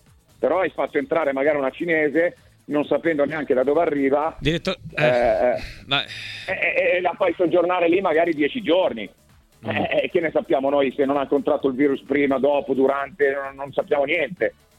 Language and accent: Italian; Milan, Lombardy, Italy; io sono nato a Milano, sono milanese, forse uno degli ultimi pochi milanesi che sono in circolazione, e quindi vivo e respiro la città da quando ero bambino. Poi il lavoro mi ha portato a vivere in altre città, però questa è sempre stata la mia città